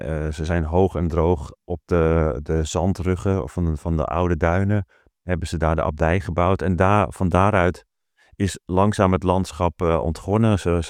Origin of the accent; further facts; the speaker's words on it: Langedijk, North Holland, Netherlands; born there; also born or lived in Amsterdam; now in Heerhugowaard, Netherlands; Ben, zoals je al zei, geboren in Langedijk. Daarna heb ik lang op andere plekken gewoond, onder meer in Amsterdam. Uiteindelijk kwam ik toen weer terug in waar ik nu woon, Heergewaard, eigenlijk vlakbij Langedijk. En weer midden tussen de weilanden en het Noord-Hollandse, het West-Friese polderland.